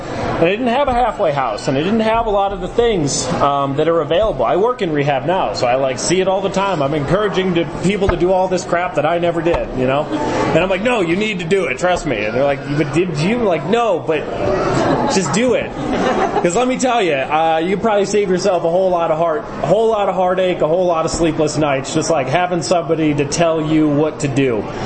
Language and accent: English; Chicago, Illinois, United States; moved away; I grew up in Chicago. I left. It was hard to stay.